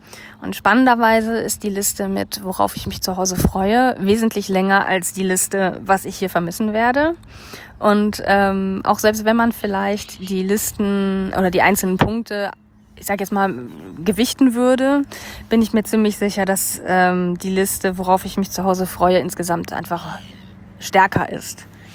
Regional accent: Germany; diese Vorfreude auf Zuhause, dass meine Heimat einfach Deutschland ist.

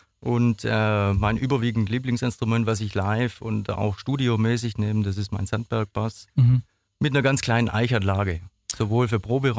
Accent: Essingen, Baden-Württemberg, Germany; born there; Ja, hallo … Ich bin ein Urschwabe, gebürtig in der Nähe von Aalen, Essingen.

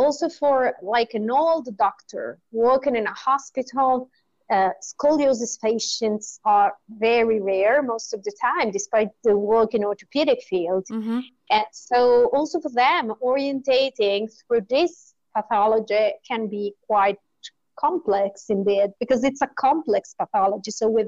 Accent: Italy; So in some countries, there is this trend, like in Italy. I'm from Italy, and this is a trend.

